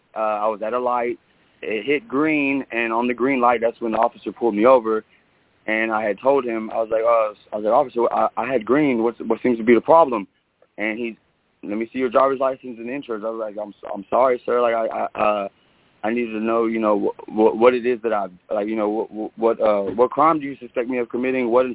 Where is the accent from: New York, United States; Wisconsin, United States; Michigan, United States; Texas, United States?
Texas, United States; Houston; But I'm out of Houston. I'm from Houston, and I've dealt with.